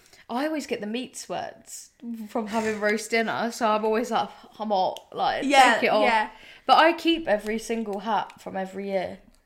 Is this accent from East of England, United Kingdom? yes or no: yes; East of England, United Kingdom; Well, I'm from Essex.